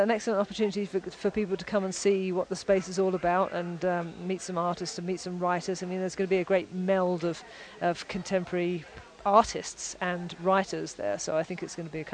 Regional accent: England, United Kingdom; also born or lived in Canada; Well, okay, I'm from England via Canada, you know.

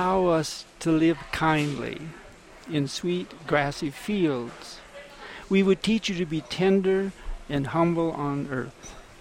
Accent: Northwest, United States; I grew up in the Northwest with an Indian uncle and my father was a hunter, and we were just out in nature all the time.

